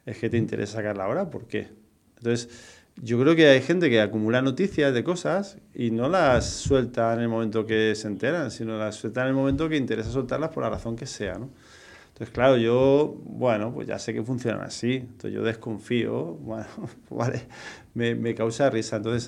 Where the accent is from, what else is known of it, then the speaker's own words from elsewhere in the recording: Madrid, Community of Madrid, Spain; Pero si lo digo, claro, yo como soy de Madrid hago hincapié en eso, ¿no?